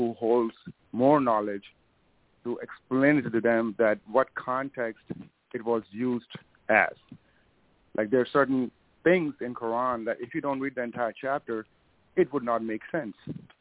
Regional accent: India; because I'm from India, right? So India has a similar problem with terrorism and insurgency.

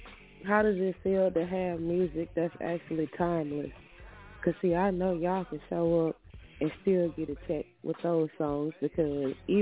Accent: Houston, Texas, United States; And I'm from Houston.

